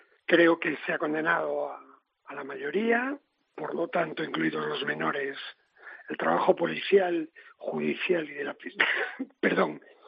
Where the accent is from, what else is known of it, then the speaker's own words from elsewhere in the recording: A Coruña, Galicia, Spain; Usted sabe que yo soy de La Coruña